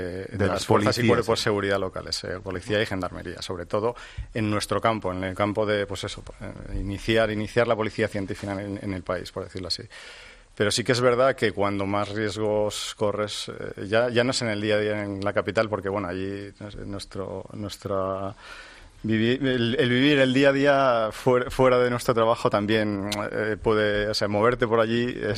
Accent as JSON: {"language": "Spanish", "country": "Spain", "said": "Somos cuatro policías, solamente somos cuatro policías españoles."}